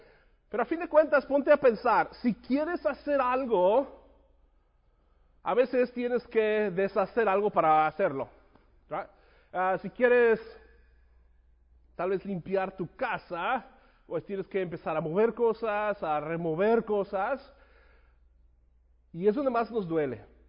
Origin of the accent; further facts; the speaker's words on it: Guadalajara, Jalisco, Mexico; now in Lubbock, United States; Yo crecí en Guadalajara, millones de personas, ¿no?